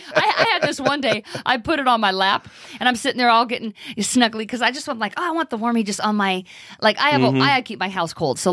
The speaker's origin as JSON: {"language": "English", "region": "California", "country": "United States", "tie": "born or raised there", "said": "More years than I lived in California."}